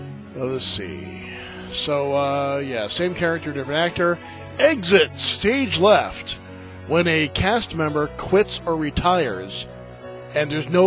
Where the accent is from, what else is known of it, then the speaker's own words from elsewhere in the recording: New England, United States; I'm from New England. I'm pronouncing it correctly. It's Connecticut.